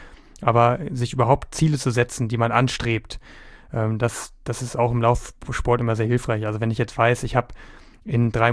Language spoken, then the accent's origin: German; Hannover, Lower Saxony, Germany; dritte Chance dann eben bei uns zu Hause in Hannover